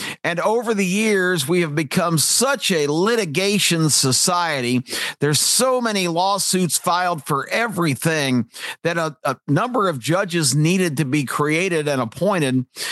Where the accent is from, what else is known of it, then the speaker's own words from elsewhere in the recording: United States; I am an American. I am a traditionalist. I am a constitutionalist.